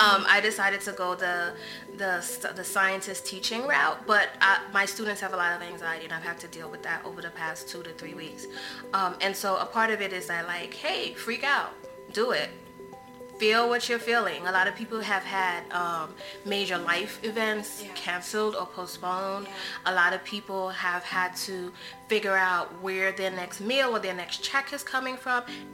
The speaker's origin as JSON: {"language": "English", "country": "Trinidad & Tobago", "tie": "born or raised there", "moved": "yes", "lives_now": "United States", "said": "I was born in the Caribbean. I was born in Trinidad. My mom migrated to the U.S. when I was about 6 years old, and I stayed in Trinidad."}